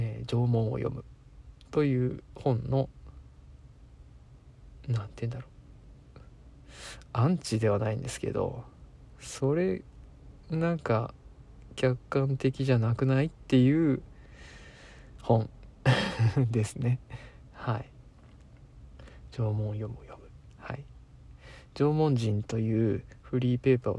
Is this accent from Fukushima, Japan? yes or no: yes; Fukushima, Japan; moved away as an adult; ゴリゴリの福島県出身ですので、めちゃくちゃなまるんですよ、帰ったら。